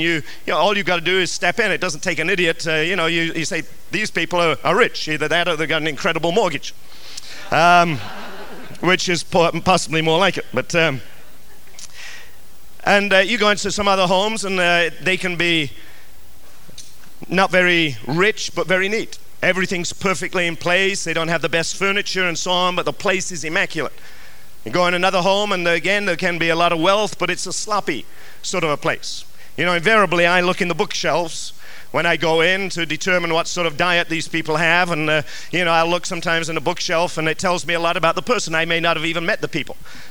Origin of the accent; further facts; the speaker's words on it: England, United Kingdom; now in United States; You know, when I came from England to America, I had to change. Now, I wasn't driving yet, but the moment I got my license, I could not drive the way I would have